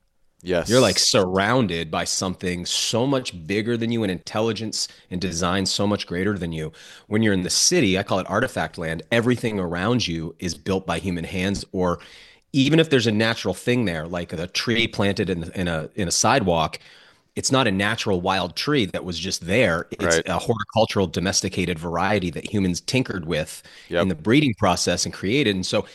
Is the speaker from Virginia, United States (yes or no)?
no; New Hampshire, United States; I'm from New Hampshire, just over the border.